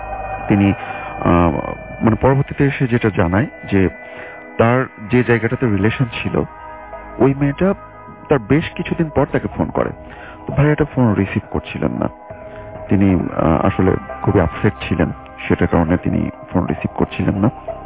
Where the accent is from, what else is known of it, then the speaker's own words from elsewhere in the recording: Uttara, Dhaka Division, Bangladesh; উত্তরা থেকে এসেছি।